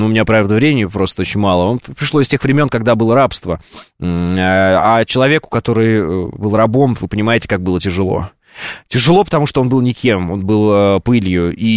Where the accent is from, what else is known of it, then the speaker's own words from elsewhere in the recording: Chechnya, Russia; я чеченец и мусульманин.